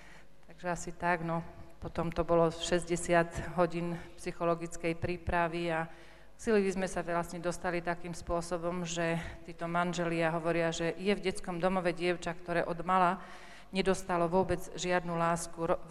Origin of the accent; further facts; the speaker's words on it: Banská Bystrica Region, Slovakia; som povedala, že som z Podpolania